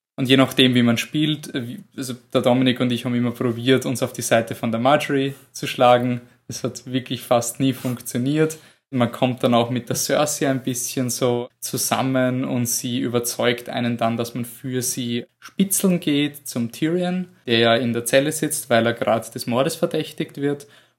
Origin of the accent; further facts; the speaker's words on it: Austria; Ja, wir kommen aus Österreich